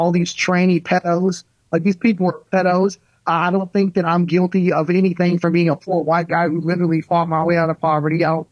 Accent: United States; I'm a nationalist. Big time. I'm an American.

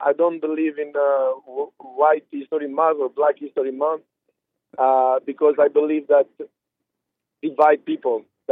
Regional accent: Albania; English is a second language; now in United States; But actually, America, if I'm from Europe, first of all. I'm from Albania. But what I learned being in America for like 15 years

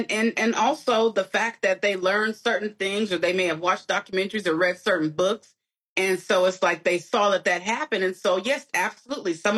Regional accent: California, United States; I'm from California, so I've seen different pieces and bits here

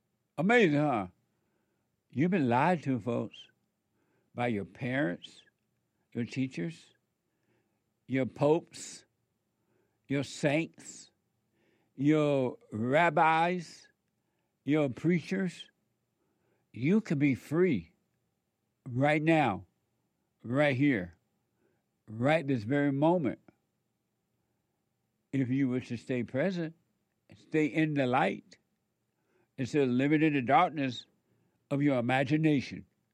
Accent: Alabama, United States; It went back to normal the way it was when I was growing up

